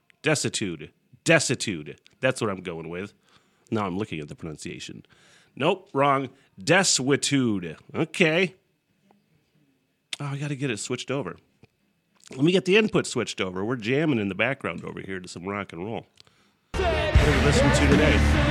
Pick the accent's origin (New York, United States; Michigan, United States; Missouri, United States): Michigan, United States; Detroit, obviously the biggest city in my home state of Michigan